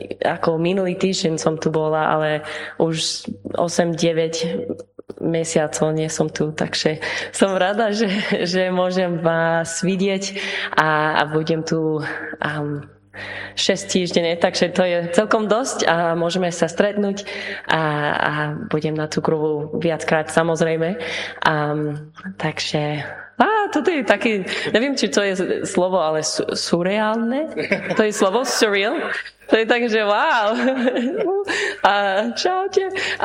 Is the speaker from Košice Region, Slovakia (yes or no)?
no; Bratislava, Bratislava Region, Slovakia; my sme Bratislavčania.